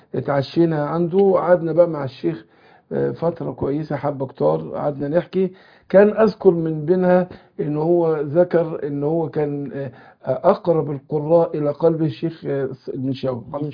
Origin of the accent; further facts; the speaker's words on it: Suez, Suez Governorate, Egypt; born there; في محافظة السويس اللي هي مسقط رأسي